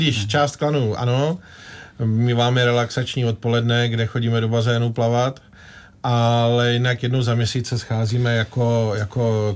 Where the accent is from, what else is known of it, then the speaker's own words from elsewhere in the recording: Bohemia, Czechia; my jsme byli neskutečně hrdí na to, že vlastně jsme z Čech